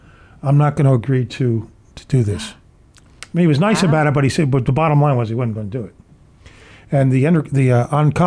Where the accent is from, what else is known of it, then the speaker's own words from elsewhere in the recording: Philadelphia, Pennsylvania, United States; Now, Dr. Edelson, you come from New York and I come from Philly.